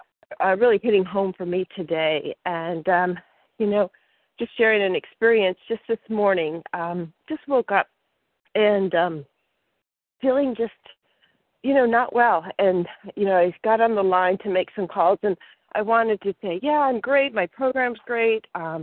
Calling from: Virginia, United States; I'm calling from Virginia.

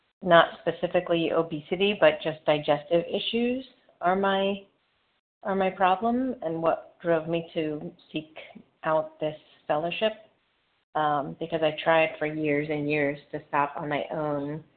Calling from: Longwood, Florida, United States; I'm calling from Longwood, Florida.

